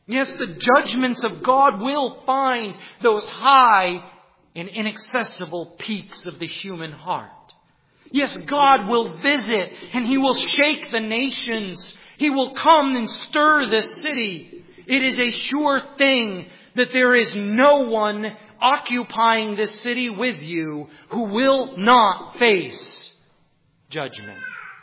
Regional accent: Enid, Oklahoma, United States; I'm coming from Enid, Oklahoma

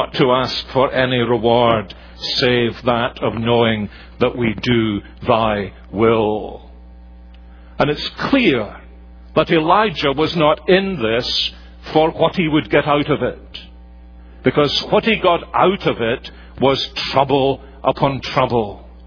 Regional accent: Scotland, United Kingdom; my home country of Scotland

